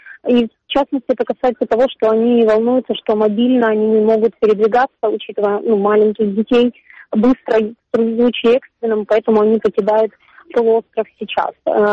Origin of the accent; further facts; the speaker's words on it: Crimea, Ukraine; Я русскоязычная крымчанка, мои родители русскоязычные крымчане, но мы не россияне. Никогда россиянами не были, всю жизнь были украинцами.